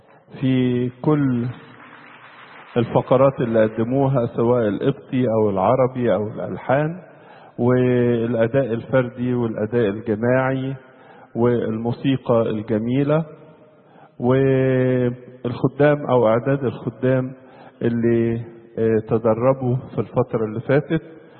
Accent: Egypt; كنتش متخيل ان احنا عندنا في مصر مكان جميل وحلو بهذه الصورة الرائعة

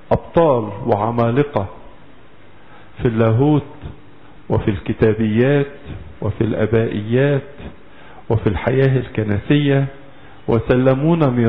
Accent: Egypt; نفتخر كمصريين

